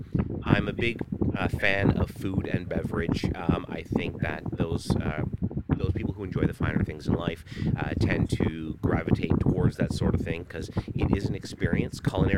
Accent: Cape Breton, Nova Scotia, Canada; I'm from Cape Breton, so Cape Breton University

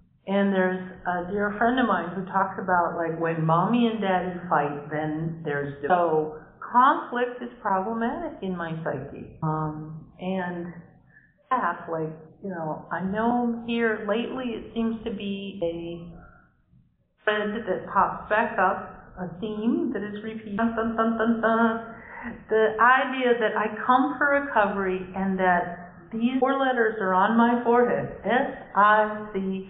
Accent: Rhode Island, United States; I'm here from Rhode Island.

